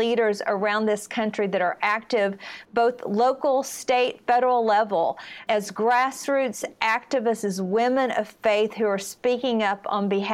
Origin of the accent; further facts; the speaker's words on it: Virginia, United States; Virginia is my home state.